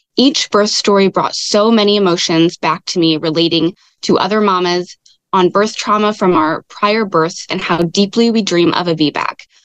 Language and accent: English; Mount Prospect, Illinois, United States; So I am in the Chicagoland area. So I serve a wide radius, about an hour from my hometown of Mount Prospect.